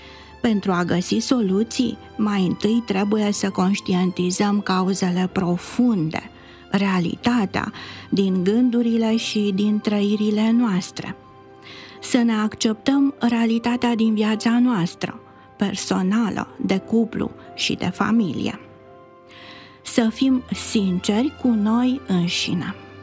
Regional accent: Romania; circulă foarte mult la noi, mai ales printre noi românii

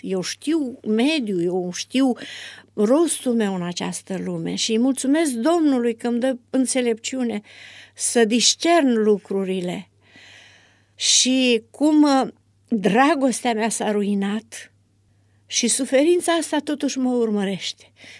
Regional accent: Moldavia, Romania; Eram un copil de la Moldova, de la țară, care eu m-am adaptat mai greu.

